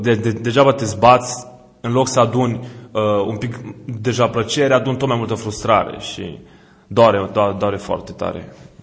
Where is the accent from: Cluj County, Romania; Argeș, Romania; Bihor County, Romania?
Bihor County, Romania; Oradea; Da, într-adevăr, crescând așa la umbra blocurilor astea gri, e mai greu.